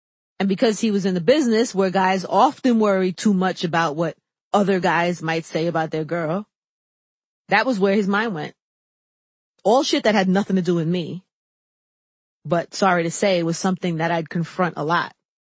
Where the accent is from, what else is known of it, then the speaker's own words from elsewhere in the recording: New York City, New York, United States; As a New Yorker, I couldn't help but feel a little salty watching … throw up West Side W's with his fingers in an aggressive, big-budget, national way.